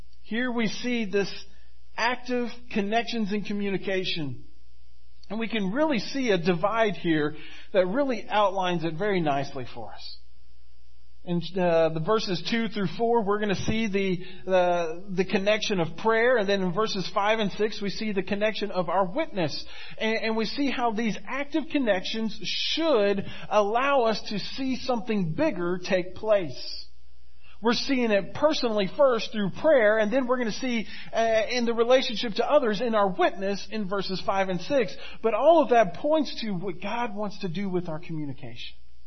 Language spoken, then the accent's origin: English; Florida, United States; also born or lived in Dallas, Texas; I remember, I grew up in Florida. I was born in Dallas, Texas. We moved to Florida when I was 18 months old, when my dad took his church there. And so, growing up, that's all I known is Florida.